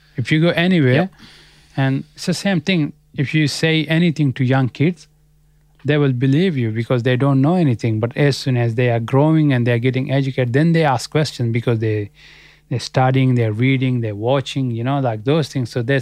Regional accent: Pakistan; first language Pashto; English is a second language; But we part of the Pakistan, because in 1892, British government leased our state from Afghanistan, and then when Pakistan came into being, we became the part of.

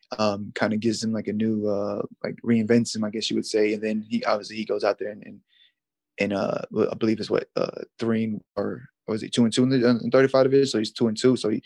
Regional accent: New England, United States; I'm coming from New England and coming to Vegas, and I'm like, I'm dry.

